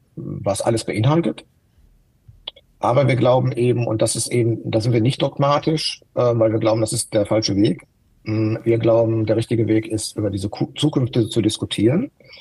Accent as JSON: {"language": "German", "town": "Dortmund", "region": "North Rhine-Westphalia", "country": "Germany", "said": "jetzt komme ich aus Dortmund"}